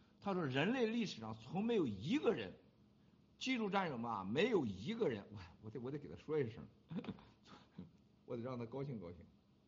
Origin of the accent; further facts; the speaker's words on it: Shandong, China; 用我们山东老家说